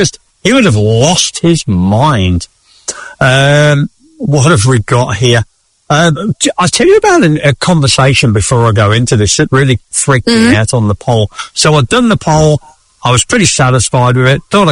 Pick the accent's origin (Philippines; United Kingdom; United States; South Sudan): United Kingdom; England; Well, I am pretty English